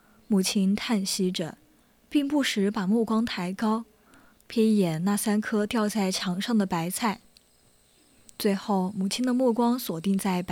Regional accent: Shandong, China; 我小时候在山东老家，

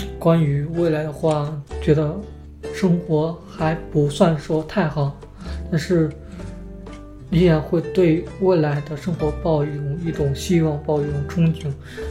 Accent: northern China, China; 作为一个北方人来说，会觉得特别的想家，就特别想吃那种家乡那边的食物，因为我们家乡那边的话热干面会比较流行一点

